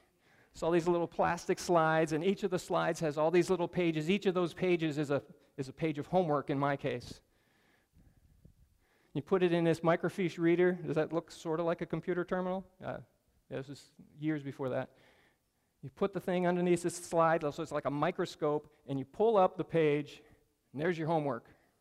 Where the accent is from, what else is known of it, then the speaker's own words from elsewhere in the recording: Pennsylvania, United States; Some of you know that I grew up in Pennsylvania, and I went to school at Penn State